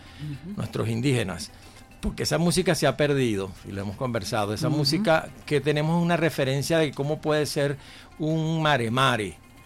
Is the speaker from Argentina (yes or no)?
no; El Tigre, Anzoátegui, Venezuela; born or raised there